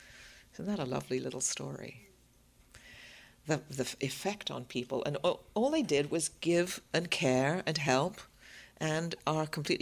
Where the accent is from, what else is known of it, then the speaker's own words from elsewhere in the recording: England, United Kingdom; When I was a kid growing up in England